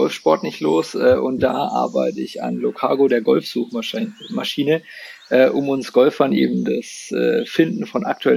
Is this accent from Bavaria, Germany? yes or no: yes; Würzburg, Bavaria, Germany; Ich komme aus Würzburg, beziehungsweise ich bin gerade in Würzburg.